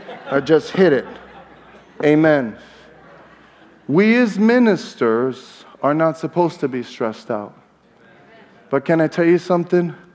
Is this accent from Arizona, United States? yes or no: no; Brooklyn, New York, United States; I'm a kid from Brooklyn.